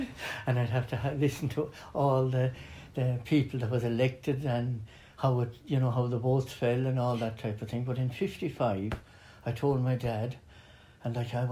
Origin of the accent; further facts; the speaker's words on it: England, United Kingdom; moved away; I remember when I came from England, I was politically minded in England.